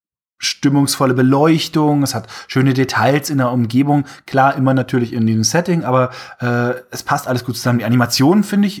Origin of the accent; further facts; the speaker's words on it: Berlin, Germany; Aber selbst für mich als Berliner war das absoluter Overkill.